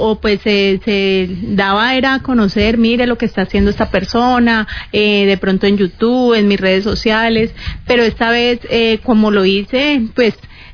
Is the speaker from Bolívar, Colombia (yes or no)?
no; Cali, Valle del Cauca, Colombia; nosotros como caleños